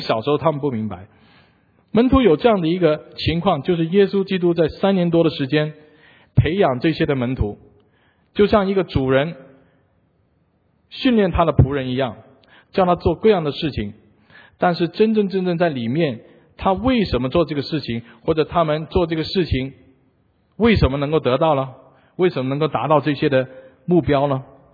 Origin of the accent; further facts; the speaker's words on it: Hong Kong; 因为我成长在香港的地方